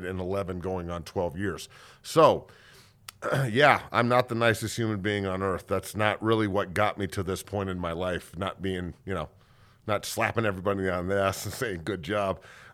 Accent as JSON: {"language": "English", "town": "Denver", "region": "Colorado", "country": "United States", "tie": "born or raised there", "said": "I grew up in Denver when they were fucking terrible."}